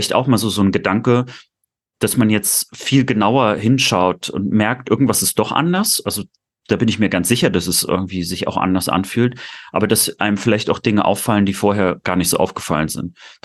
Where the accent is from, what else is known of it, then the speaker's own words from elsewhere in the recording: Jena, Thuringia, Germany; 2015 bin ich aus familiären Gründen in meine Heimatstadt Jena zurückgekehrt.